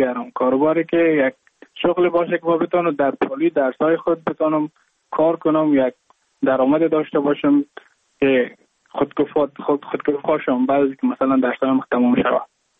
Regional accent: Mazar-i-Sharif, Balkh, Afghanistan; moved away as an adult; now in Goa, India

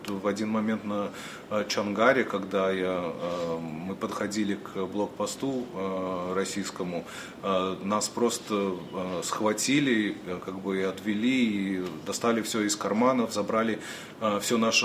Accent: United States; Когда они узнавали о том, что мы из Америки

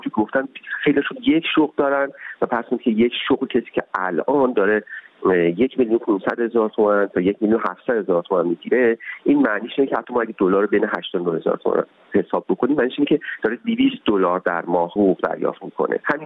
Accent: Iran; moved away as an adult; من حداقل 6 سال خارج از ایران هستم

